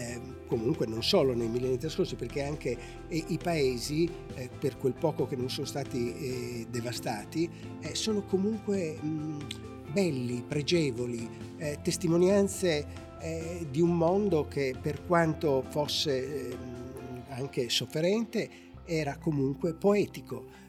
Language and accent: Italian; Sardinia, Italy